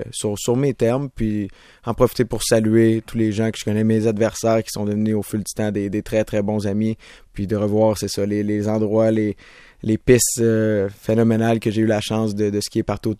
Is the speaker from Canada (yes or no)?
yes; Stoneham, Quebec, Canada; J'ai grandi à Stoneham. J'ai grandi dans un petit chalet que mes parents ont toujours encore aujourd'hui.